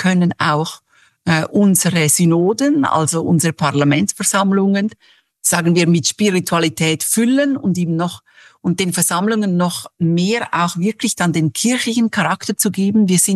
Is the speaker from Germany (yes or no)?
no; Switzerland; als ich jetzt als Schweizerin